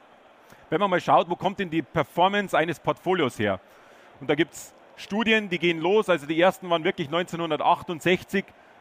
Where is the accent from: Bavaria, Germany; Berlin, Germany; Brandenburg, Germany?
Bavaria, Germany; Ich bin ein Bayer.